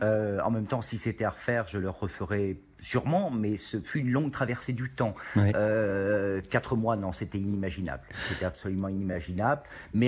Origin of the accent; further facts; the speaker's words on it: France; je viens de Wuhan, c'est quand même l'antre du diable et toujours considéré comme tel, même en Chine. Je suis français